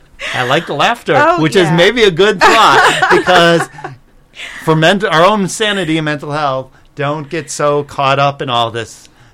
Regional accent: Chicago, Illinois, United States; I'm a guy from Chicago, and there's been a lot of violence in Chicago.

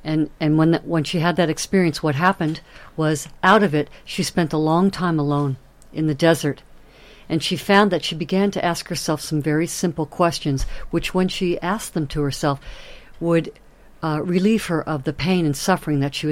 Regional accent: Fairfield, Iowa, United States; I'm a facilitator here in my hometown

